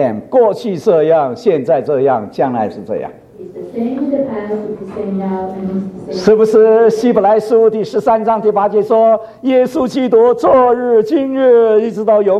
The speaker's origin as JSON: {"language": "Chinese", "country": "China", "said": "在这一点上啊，我们中国人呢比较印象模糊"}